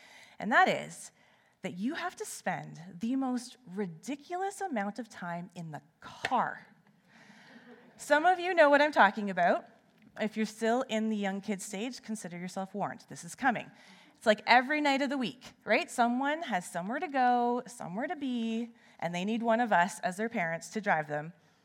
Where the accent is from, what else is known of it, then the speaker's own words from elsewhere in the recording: Toronto, Ontario, Canada; moved away as an adult; now in British Columbia, Canada; we came here from Toronto 9 years ago, and it was actually, we originally came over to BC so that my husband could go to school, and we were going to go home after a couple years.